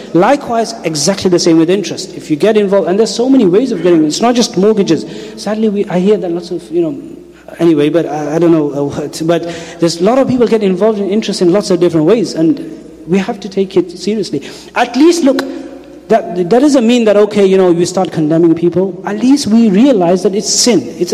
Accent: England, United Kingdom; I was born in the West. I was born in England. I've lived all my life in England.

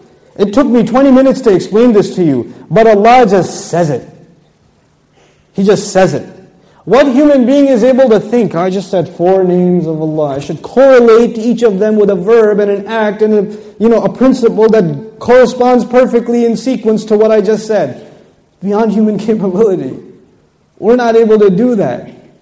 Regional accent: Texas, United States; I come from Texas, we have gun expos, right? So we really do, by the way. We have gun expo.

